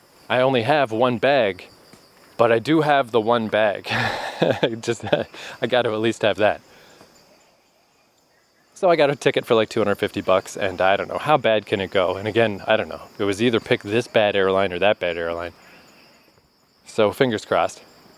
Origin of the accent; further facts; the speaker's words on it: Canada; I'm just a tourist. I'm just from Canada.